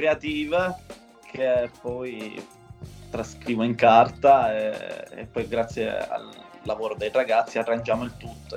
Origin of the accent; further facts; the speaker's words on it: Marsala, Sicily, Italy; ho 27 anni, ancora per poco, sono siciliano di origine marsalese, lato occidentale della Sicilia, proprio la punta della pizza siciliana.